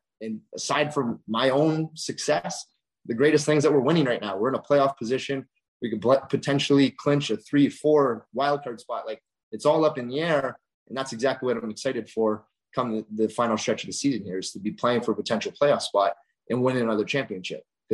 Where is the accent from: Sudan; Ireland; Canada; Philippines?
Canada; Sarnia, Ontario; And then I was originally, I'm from Sarnia, Ontario.